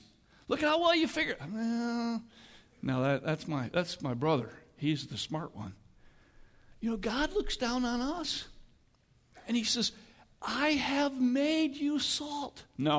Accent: Midwest, United States; I got it from growing up in the Midwest.

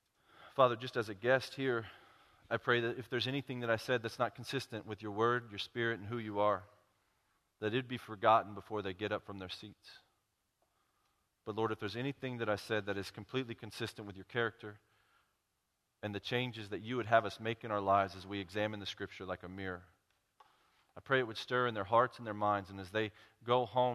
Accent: Dallas, Texas, United States; In fact, we're just some Christians from Texas. Why would we go all in with you when we have this? I came from Dallas to share with you, Austin

